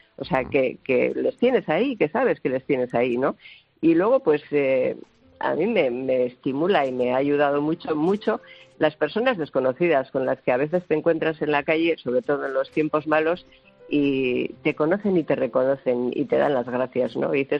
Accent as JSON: {"language": "Spanish", "region": "Basque Country", "country": "Spain", "said": "soy una vasca mestiza, o sea, una vasca auténtica, y soy vasca porque soy española. Porque, a ver, ser vasca es para un ciudadano español, en fin, pues un lugar de residencia, ¿no? Soy vecina del País Vasco"}